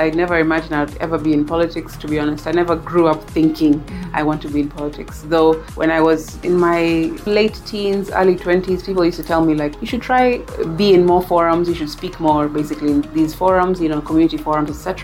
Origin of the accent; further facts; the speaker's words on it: Mombasa, Mombasa County, Kenya; moved away as an adult; I was born in Mombasa County. That's my home county, and specifically born in Bombolulu, and grew up in Mombasa all my life, actually, from childhood through to high school.